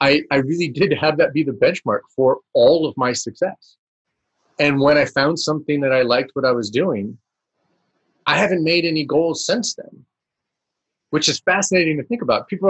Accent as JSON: {"language": "English", "town": "Malibu", "region": "California", "country": "United States", "tie": "born or raised there", "said": "So I grew up out in Malibu, and Malibu back in the 70s and 80s."}